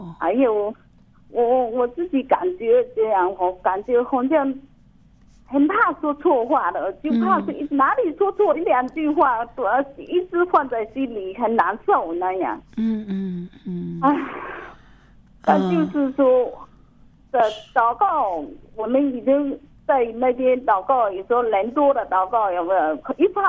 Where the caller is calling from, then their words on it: Fujian, China; 是。我是福建的。